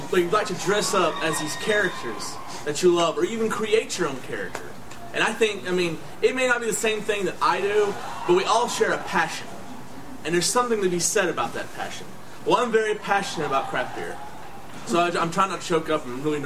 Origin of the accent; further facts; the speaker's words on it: Gadsden, Alabama, United States; we're over here at the Back 40 Brewery here in downtown Gadsden, Alabama, my hometown.